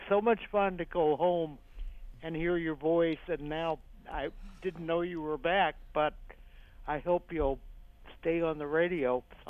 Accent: St. Louis, Missouri, United States; now in Brighton, United States; I live in Brighton now, but I grew up in St. Louis, so it was delightful. Every time I came back home, which I consider St. Louis home

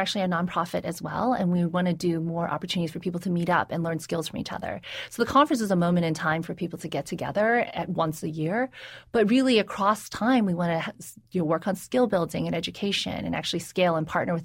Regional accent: South Carolina, United States; You know, I grew up in the Deep South in South Carolina. There were not a lot of Asian people at the time there, and I was really, really bullied relentlessly when I was growing up.

